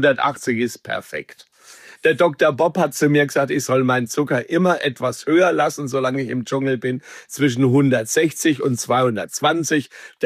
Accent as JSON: {"language": "German", "region": "Bavaria", "country": "Germany", "said": "Ich komme aus Nordbayern, ich bin Unterfranke, bin blond, habe blaue Augen"}